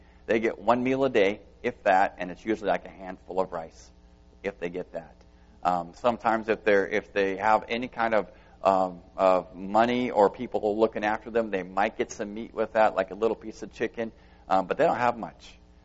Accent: United States; because I'm an American, and they say, you are not allowed outside the city.

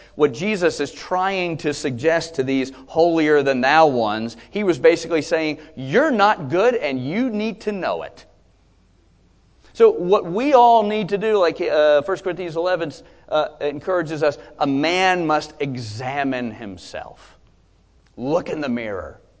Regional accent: Georgia, United States; When I grew up in South Georgia, and there's kind of a saying we'd have

